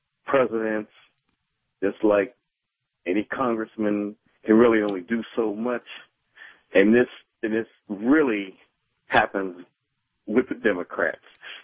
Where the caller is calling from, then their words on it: Detroit, Michigan, United States; From Detroit.